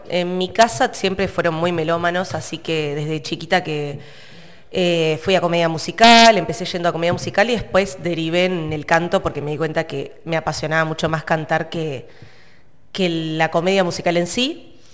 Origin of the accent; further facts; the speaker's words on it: Neuquén, Argentina; Bueno, soy cantautora neuquina.